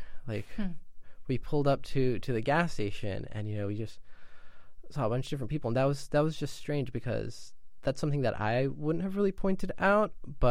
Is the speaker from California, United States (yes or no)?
yes; East Palo Alto, California, United States; I grew up in East Palo Alto, you know, I went to elementary schools in East Palo Alto, and then I went to a high school in Atherton.